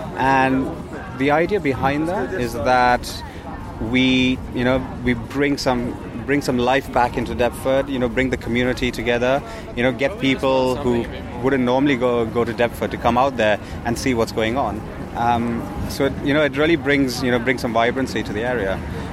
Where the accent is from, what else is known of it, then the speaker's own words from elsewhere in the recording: India; now in London, United Kingdom; I grew up on Burmese food living in India because my mum loved to make khao sui.